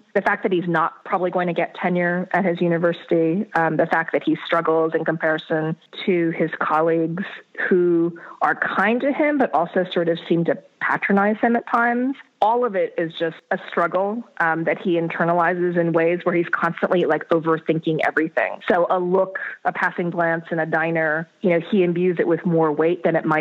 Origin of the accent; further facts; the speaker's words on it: North Dakota, United States; I grew up in North Dakota. I'm not sure if you know that.